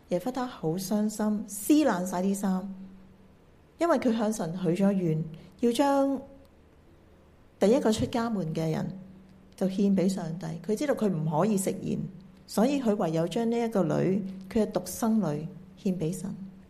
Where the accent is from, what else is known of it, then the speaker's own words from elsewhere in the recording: China; 其实呢，我们中国人的民间传统呢都有类似的心态